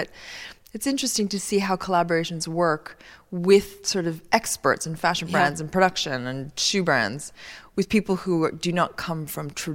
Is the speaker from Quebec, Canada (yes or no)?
yes; Montreal, Quebec, Canada; I grew up in Montreal in Canada. I grew up in a very open and diverse family environment. My father is Lebanese-Iranian. My mother was Chinese.